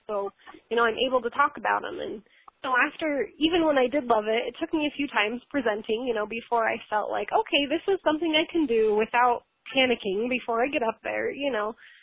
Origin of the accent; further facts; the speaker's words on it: Eagle Mountain, Utah, United States; I am from Eagle Mountain, Utah. It's just a little bit south of Salt Lake City.